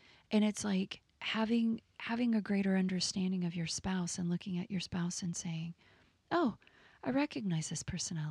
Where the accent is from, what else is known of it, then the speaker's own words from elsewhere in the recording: Texas, United States; I was raised over here. I was raised in Texas.